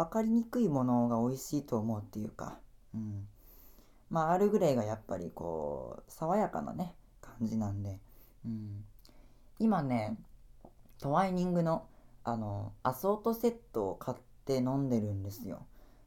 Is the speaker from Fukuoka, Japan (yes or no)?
no; Kumamoto, Japan; 時々ね、地元熊本のですね、どこら辺かな